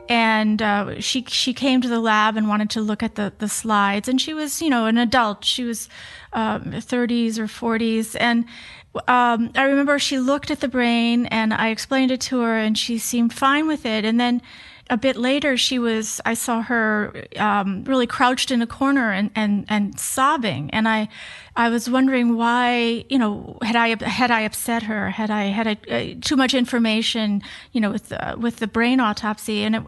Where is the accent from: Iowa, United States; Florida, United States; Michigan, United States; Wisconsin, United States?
Wisconsin, United States; Green Bay; I was born and raised right outside of Green Bay, Wisconsin, and my brothers played football.